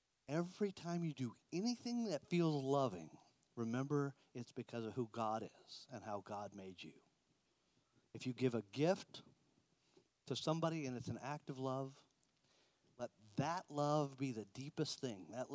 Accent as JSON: {"language": "English", "region": "Florida", "country": "United States", "said": "I'm from Florida, 10 years old. I go there, and every tree was dead. It was the saddest Christmas I ever had. Because to a Florida boy, trees without leaves are all dead."}